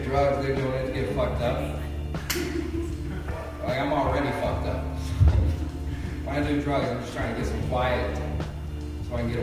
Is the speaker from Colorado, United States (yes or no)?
yes; Denver, Colorado, United States; now in Illinois, United States; It's fucked up because I'm from Colorado. So I get to grow up right down the street from Columbine. And I moved here to Illinois.